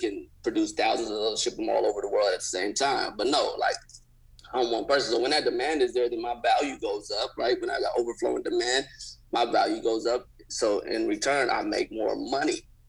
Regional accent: Sacramento, California, United States; even though I'm from Sacramento and it's a lot slower than LA, but my neighborhood was just active, right?

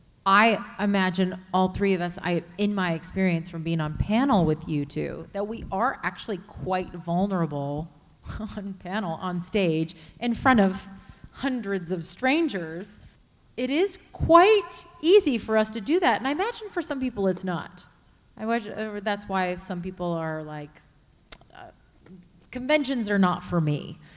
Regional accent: Canada; now in San Francisco, United States; As a Canadian, I am very shocked by that.

